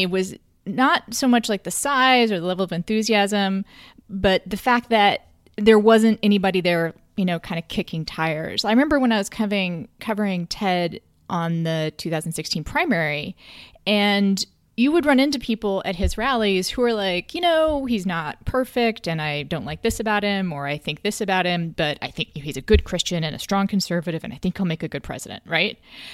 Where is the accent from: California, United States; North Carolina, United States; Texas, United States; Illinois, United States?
Texas, United States; I'm from Texas, but even I forget how big Texas is.